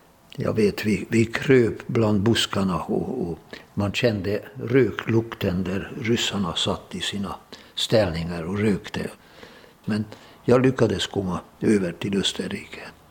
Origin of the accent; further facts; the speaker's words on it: Northern Hungary, Hungary; Swedish is a second language; moved away as an adult; now in Sweden; åkte tillbaka till min hemstad i norra Ungern.